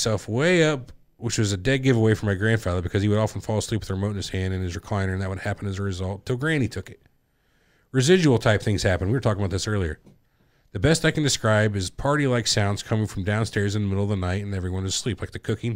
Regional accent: Wisconsin, United States; For context, I grew up on the Milwaukee River, north of the city of Milwaukee.

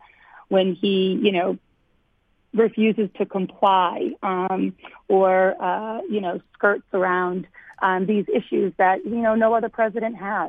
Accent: Lowell, Massachusetts, United States; I mean, look, I grew up in Lowell in a working-class family

